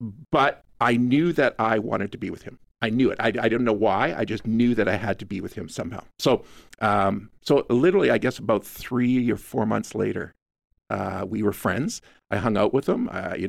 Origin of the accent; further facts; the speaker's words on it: Hamilton, Ontario, Canada; Growing up on Hamilton Mountain, you know, I wanted to get out. I wanted to get away. I wanted to go to college.